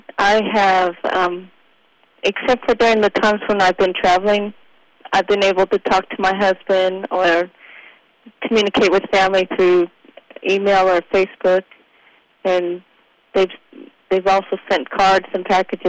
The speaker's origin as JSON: {"language": "English", "region": "Utah", "country": "United States", "said": "I call Utah my home. That's mainly what I remember."}